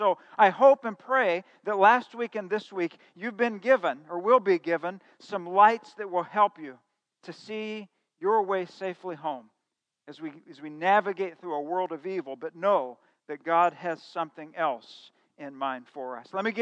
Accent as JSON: {"language": "English", "region": "Midwest", "country": "United States", "said": "And so I thought, you know, I'm from the Midwest."}